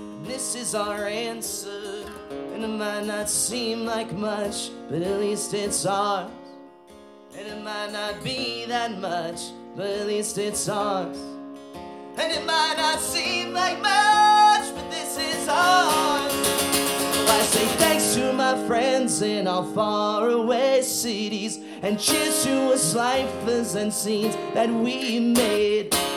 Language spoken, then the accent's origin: English; East Coast, United States; now in Los Angeles, United States; So I live in Los Angeles now. And I have for 8 years, but I'm originally from the East Coast.